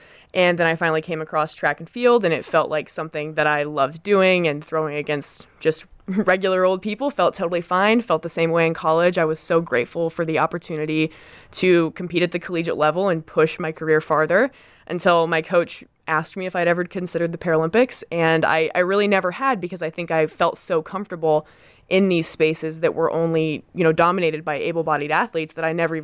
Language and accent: English; Illinois, United States; Yeah, so for my entire life growing up in Central Illinois and playing all kinds of different sports